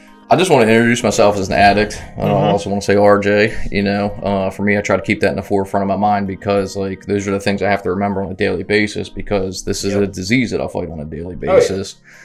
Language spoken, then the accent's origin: English; Baltimore, Maryland, United States; I'm from Baltimore, Maryland.